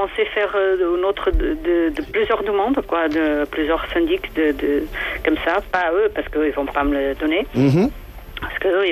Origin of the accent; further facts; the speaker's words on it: Portugal; French is a second language; now in Paris, France; Portugaise.